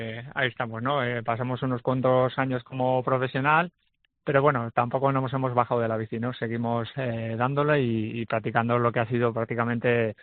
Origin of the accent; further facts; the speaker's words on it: Basque Country, Spain; nací muy cerca de San Sebastián y tengo buenos recuerdos de mi infancia allí